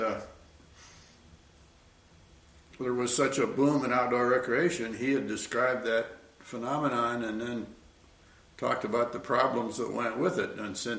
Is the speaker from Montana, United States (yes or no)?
no; Ohio, United States; I grew up in Ohio and spent some time in the islands of Western Lake Erie